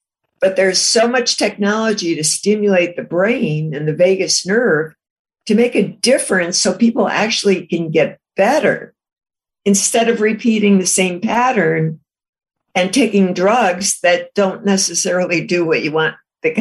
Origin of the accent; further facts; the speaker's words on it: Chicago, Illinois, United States; I mean, I'm from Chicago. A Pepsi was my thing.